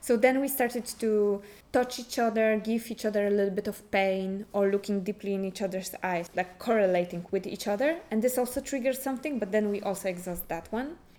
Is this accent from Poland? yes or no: yes; Poland; I'm from Poland, and we started to think what we have in common.